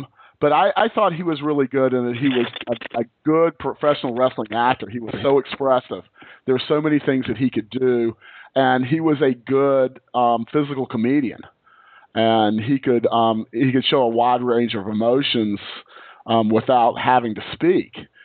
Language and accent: English; Puerto Rico; We're from Puerto Rico.